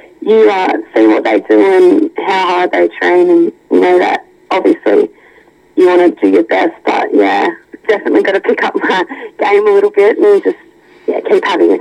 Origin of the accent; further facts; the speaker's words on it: Tamworth, New South Wales, Australia; Yes, born and raised in Tamworth. I've been in my own life, grown up playing sport here.